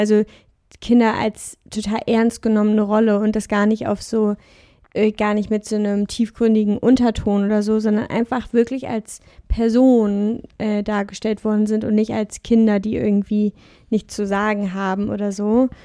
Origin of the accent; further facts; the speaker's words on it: North Rhine-Westphalia, Germany; ich bin im Vorbergischen aufgewachsen